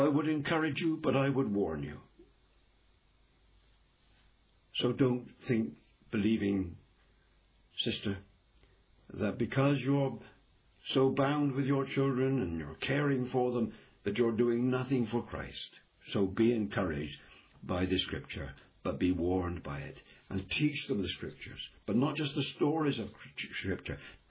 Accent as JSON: {"language": "English", "region": "England", "country": "United Kingdom", "said": "I'm an Englishman."}